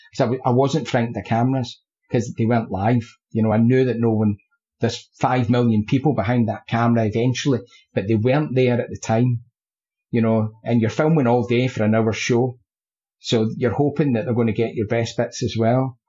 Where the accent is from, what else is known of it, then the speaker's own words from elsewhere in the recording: Scotland, United Kingdom; And I never, ever considered myself as being a Scottish chef.